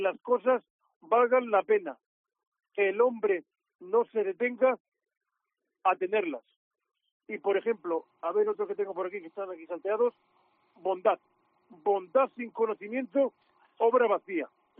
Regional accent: Alcantarilla, Region of Murcia, Spain; Soy invidente, soy ciego y soy de Alcantarilla.

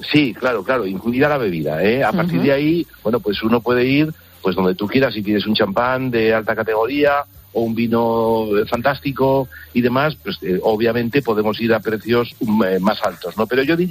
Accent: Huesca, Aragon, Spain; tengo que citar alguno de mi pueblo.

